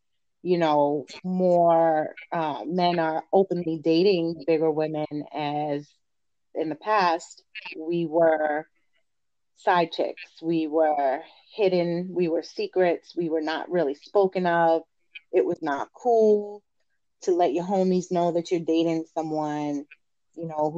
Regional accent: Boston, Massachusetts, United States; I grew up in East Boston, and that time, that era was the beginning stages of the melting pot, where more Latina families were coming

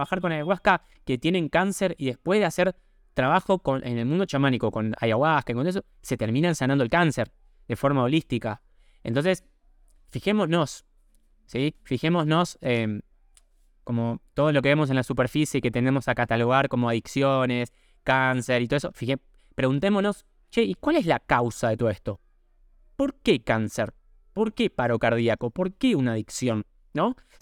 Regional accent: Argentina; soy un bicho de ciudad, o sea, está todo bien. Pero yo estoy acostumbrado al confort de ciudad, o sea, soy clase media argentina, ¿no?

